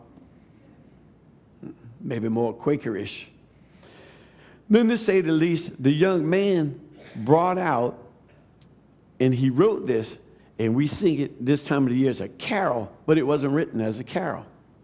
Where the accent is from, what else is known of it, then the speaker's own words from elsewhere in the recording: Louisiana, United States; and all those things that holiness people do in Georgia, and I'm from Louisiana going, huh?